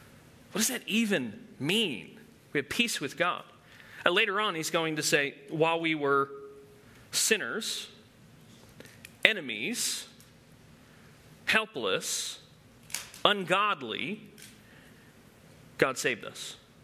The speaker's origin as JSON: {"language": "English", "region": "New Jersey", "country": "United States", "said": "When I was a little boy, because I'm from Jersey. We don't deal with chickens in Jersey."}